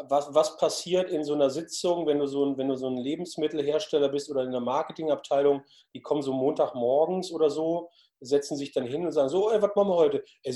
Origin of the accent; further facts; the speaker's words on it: Germany; und wenn wir Schnitzel tatsächlich als Deutsche so gut finden